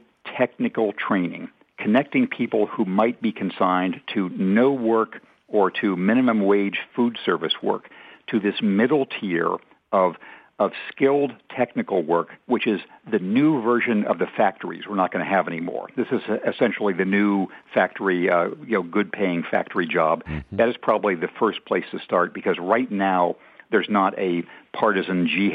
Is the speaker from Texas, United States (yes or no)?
no; Redlands, California, United States; University of Redlands in California, that being my hometown